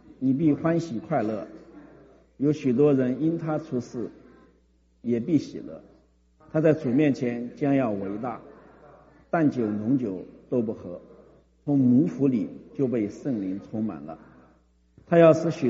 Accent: China; now in United States

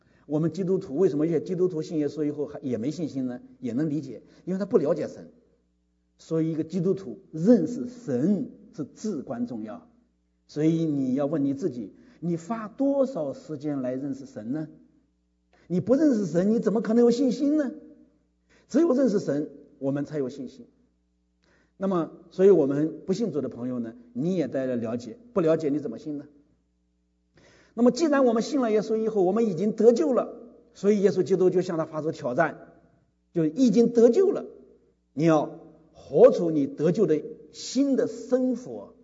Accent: China; 哎，我们中国人真叫搞笑

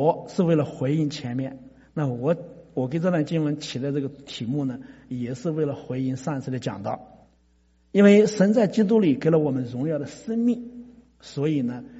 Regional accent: China; 我们中国人讲知之为知之，不知为不知

